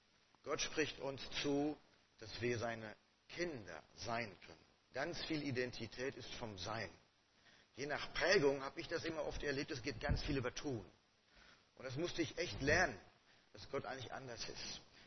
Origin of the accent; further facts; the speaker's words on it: Schwelm, North Rhine-Westphalia, Germany; Ich komme tatsächlich aus Schwelm, nicht aus Wuppertal.